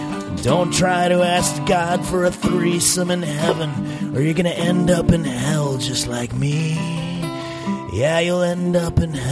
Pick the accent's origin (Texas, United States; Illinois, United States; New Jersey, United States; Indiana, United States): New Jersey, United States; Englewood; also born or lived in New York City, United States; I grew up, well, several places. Born in New York City, moved to Englewood, New Jersey.